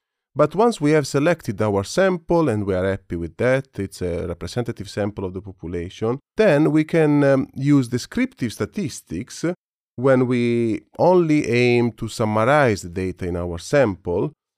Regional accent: Italy; English is a second language; I was born and raised in Italy

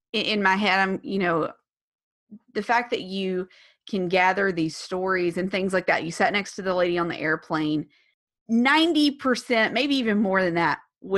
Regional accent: Huntsville, Alabama, United States; he's from Austin, I'm from Huntsville.

